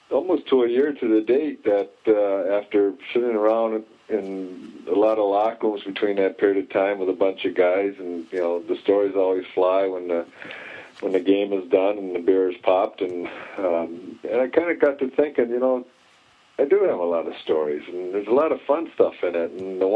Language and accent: English; Minnesota, United States; because, you know, he's from Minnesota, I'm from Minnesota.